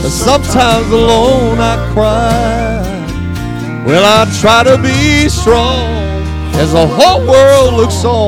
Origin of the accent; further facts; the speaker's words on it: Arizona, United States; also born or lived in Texas; And I was born in Texas and raised in Arizona.